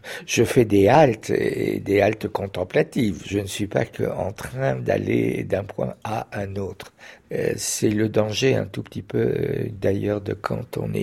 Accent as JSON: {"language": "French", "town": "Châtellerault", "region": "Nouvelle-Aquitaine", "country": "France", "tie": "born there", "said": "Je suis né à Châtellerault le 16 mai 1942. Ça fait 77 ans. Et je suis pianiste, je suis musicien. Et je suis aussi prêtre orthodoxe."}